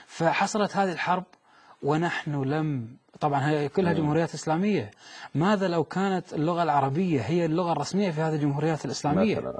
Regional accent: Kuwait; نحن 3 كويتيين زرنا هذا المؤتمر

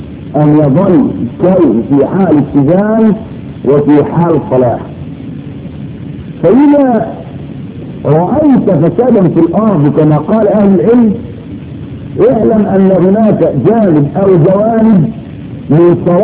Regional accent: Egypt; ويسرقوا العربيات ويسرقوا الانبر يأذنين كمان عندنا في مصر

